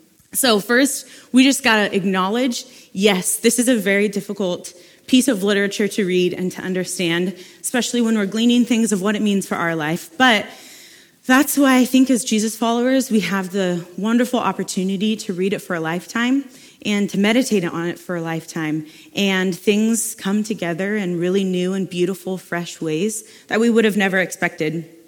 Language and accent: English; Salem, Oregon, United States; I am so happy to be a part of this church family, and I was born and raised here in Salem.